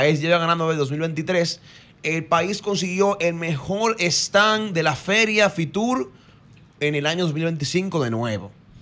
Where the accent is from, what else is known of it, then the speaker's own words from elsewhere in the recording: Dominican Republic; Yo, como ciudadano dominicano, me enorgullece ver que mi país está tirándose adelante